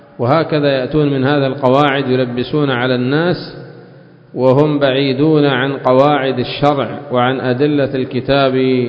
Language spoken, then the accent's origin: Arabic; Yemen; ولهذا تجدهم عندنا في اليمن